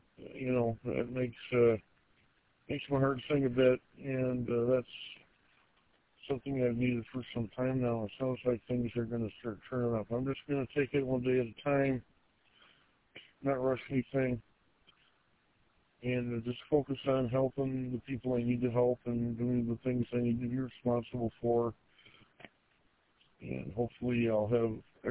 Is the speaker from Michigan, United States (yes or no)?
yes; Gaylord, Michigan, United States; I grew up in Gaylord in the 70s and 80s, so it was a lot different back then.